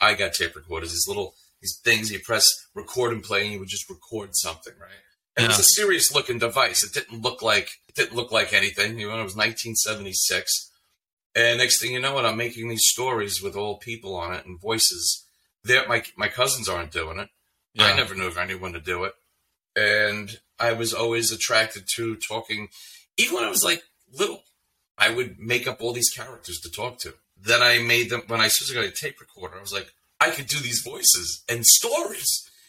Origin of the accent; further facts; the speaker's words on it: Lake Grove, New York, United States; I grew up in Lake Grove.